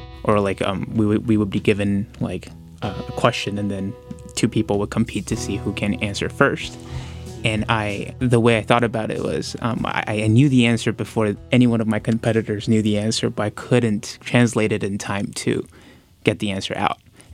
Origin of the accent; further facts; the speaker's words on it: San Jose, California, United States; also born or lived in Taipei, Taiwan; And then afterwards, my parents took me back to California, and I spent the rest of my childhood in San Jose. Yeah, so that was from the ages of 8 to the end of high school